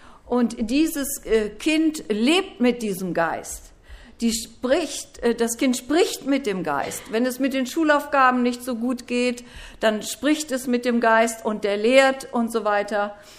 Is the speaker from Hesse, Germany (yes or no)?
yes; Hesse, Germany; wir kommen ja aus Hessen.